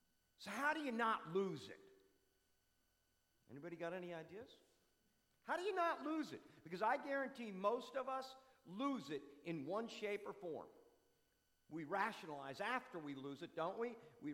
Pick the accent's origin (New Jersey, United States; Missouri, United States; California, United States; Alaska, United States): New Jersey, United States; You know, I remember growing up in New Jersey, and to be real honest with you, I had it.